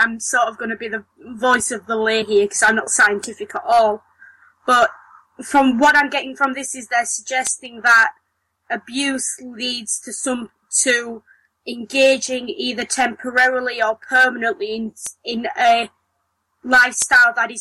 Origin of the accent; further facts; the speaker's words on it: the north of England, United Kingdom; I'm in England. I'm from the north of England. It's just easier to say that because no one knows where I'm from if they're from outside of the area.